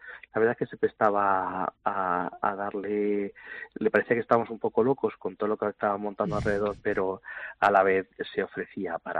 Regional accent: Ayna, Castilla-La Mancha, Spain; La verdad es que nos ha puesto en el mapa tanto a mi pueblo, a Aina, como a Liétor y a Molinicos.

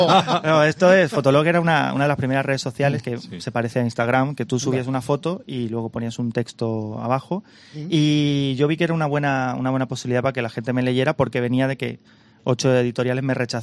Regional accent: Carmona, Andalusia, Spain; Soy de Carmona.

